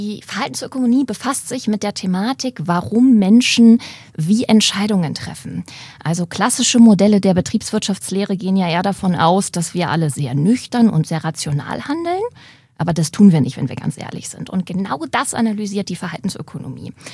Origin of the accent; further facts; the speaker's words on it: Hamburg, Germany; Ich komme ja aus dem Norden, aus Hamburg. Und in Hamburg regnet es ab und zu mal.